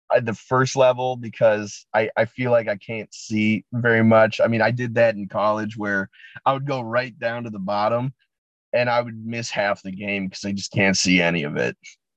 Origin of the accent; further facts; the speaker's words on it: Chicago, Illinois, United States; I grew up in the Chicago suburbs.